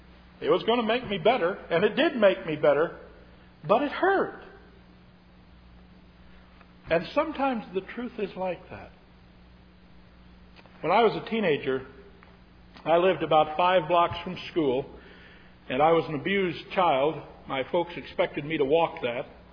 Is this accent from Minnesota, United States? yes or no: yes; Litchfield, Minnesota, United States; The Litchfield Church, where I grew up in Minnesota, was just a little church.